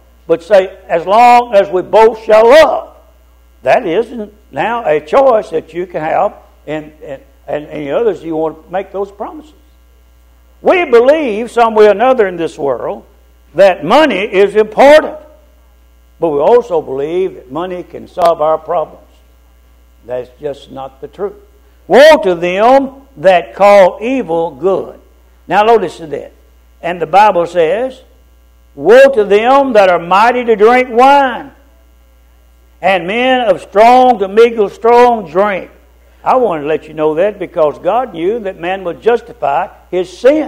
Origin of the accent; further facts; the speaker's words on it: Shackle Island, Tennessee, United States; When I grew up in Shackle Island, everybody was gone from home on Sunday morning.